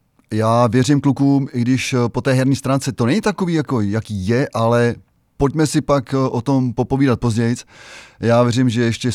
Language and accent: Czech; České Budějovice, South Bohemian Region, Czechia; jednak jsem Budějčák a mám to tady na srdíčku